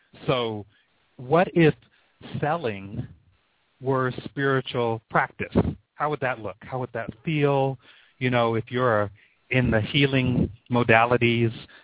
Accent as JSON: {"language": "English", "region": "West Coast", "country": "United States", "tie": "born or raised there", "said": "I grew up on the West Coast. I still live here in the beautiful Northwest corner of the world"}